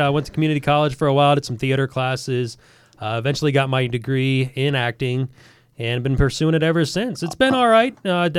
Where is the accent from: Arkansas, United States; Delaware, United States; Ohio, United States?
Ohio, United States; So, yeah, I'm originally from Northeast Ohio.